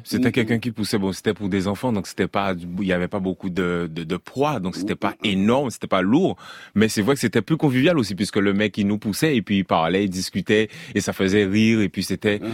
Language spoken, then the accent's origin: French; Guadeloupe; also born or lived in Paris; Effectivement, je suis né à Paris, dans le 14e. Et c'est vrai que quand je suis descendu, quand j'ai grandi aux Antilles, en Guadeloupe